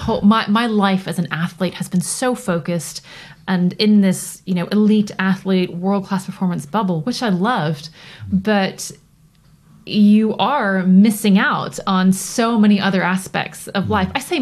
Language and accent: English; Toronto, Ontario, Canada; So I grew up in Toronto.